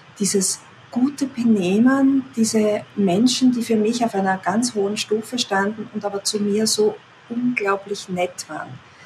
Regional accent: Austria; wohne in der Nähe von Wien, das heißt, bin Österreicherin

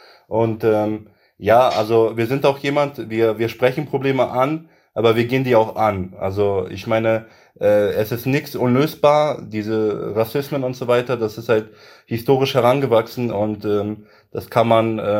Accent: Göttingen, Lower Saxony, Germany

